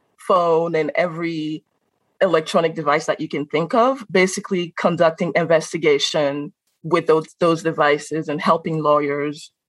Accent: Benin; moved away as an adult; now in United States; And I grew up in Benin. I grew up there. Spent about 20 years there before moving to the U.S. And when I came to the U.S. back in 2018

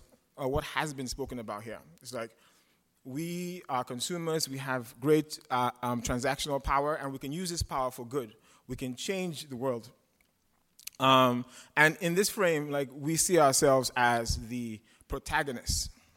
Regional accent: Nigeria; now in United States; And I moved here from Nigeria. I'm black, as you guys can see.

